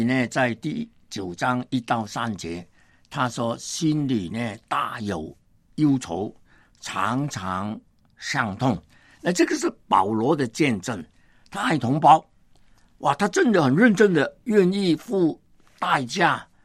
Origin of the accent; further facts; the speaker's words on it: Hong Kong; 我本来是香港人